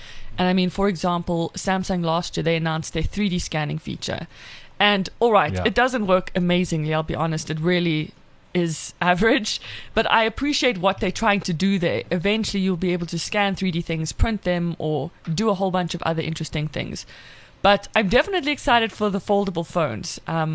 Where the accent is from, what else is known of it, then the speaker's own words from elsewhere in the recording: South Africa; accent: South African; Yeah, and I've heard, apparently, that the South African accent is like the number one most liked accent in the world, and I just think that's